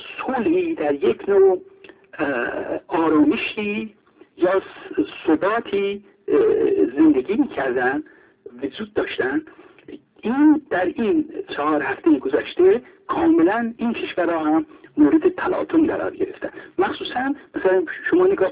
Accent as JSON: {"language": "Persian", "country": "Iran", "said": "منم فکر میکنم به عنوان یک ایرانی که علاقه دارم به جغرافیای سیاسی ایران نگاه میکنم،"}